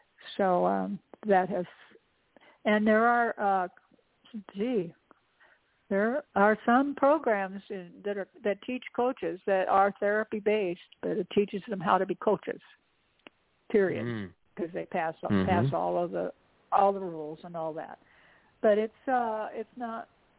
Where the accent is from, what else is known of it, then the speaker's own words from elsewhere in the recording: Pasadena, California, United States; I grew up in Pasadena. Guess what's there? JPL, Jet Propulsion Lab